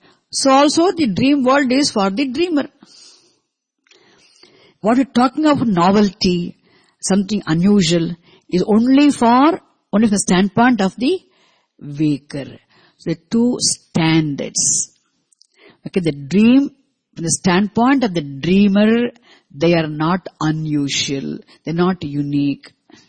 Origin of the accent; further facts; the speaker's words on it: London, United Kingdom; I come from London and see different objects here in the Bahamas